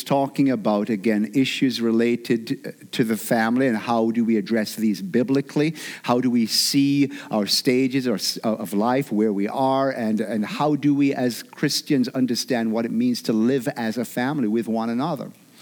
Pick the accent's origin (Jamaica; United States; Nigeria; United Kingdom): Jamaica; growing up in Jamaica, we have what we call our Emancipation Day, which is in August, and we always celebrated that.